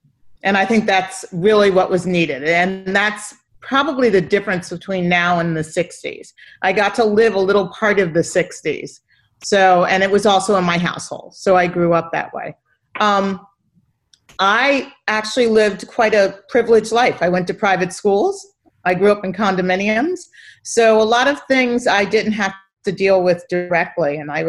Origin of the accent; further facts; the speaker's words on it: Philadelphia, Pennsylvania, United States; I come from Philadelphia. That's born and raised. So that was really a hotbed of racism also in the North.